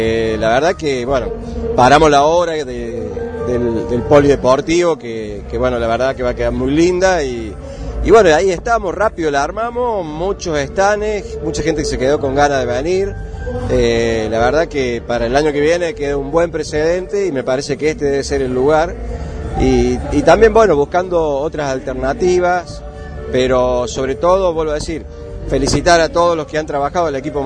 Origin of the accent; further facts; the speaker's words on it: Escazú, San José, Costa Rica; nosotros, los que somos de Villa Escazú, conocemos que hay gente que falta